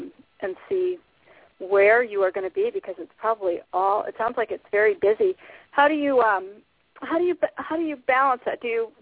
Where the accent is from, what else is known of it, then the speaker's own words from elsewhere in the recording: Minnesota, United States; born there; I was born in Minnesota.